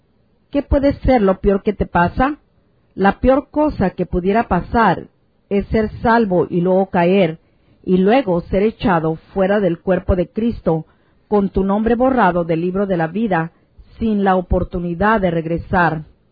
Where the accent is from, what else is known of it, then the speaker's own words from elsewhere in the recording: Montana, United States; also born or lived in Joplin, Missouri; Yo nací en Joplin, Missouri, y fui criado en el estado de Montana, junto a Windom, Lewistown, Helena y Billings.